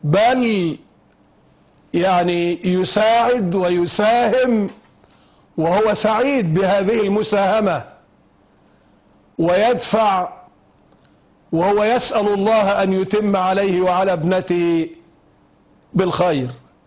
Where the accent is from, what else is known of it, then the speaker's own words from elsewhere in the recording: Egypt; وعندنا في مصر بالذات